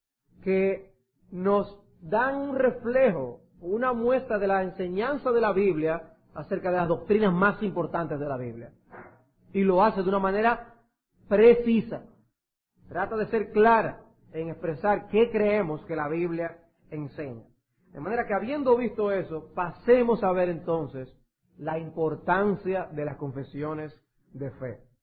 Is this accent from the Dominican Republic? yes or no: yes; Dominican Republic; la realidad es que como dominicanos arrastramos un sinnúmero de cualidades y de idiosincrasias